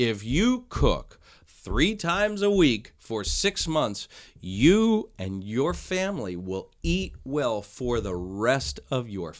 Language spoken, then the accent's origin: English; Connecticut, United States; I'm from Connecticut, which I feel like is the Northeast's Canada.